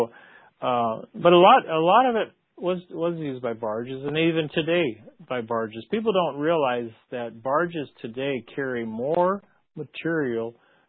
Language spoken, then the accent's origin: English; Nebraska, United States; I was raised in Nebraska